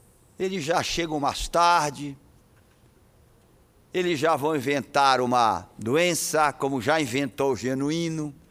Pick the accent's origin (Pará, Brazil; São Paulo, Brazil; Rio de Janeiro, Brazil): Pará, Brazil; Eu vejo muito no Marajó, nasci lá, me criei lá, conheço.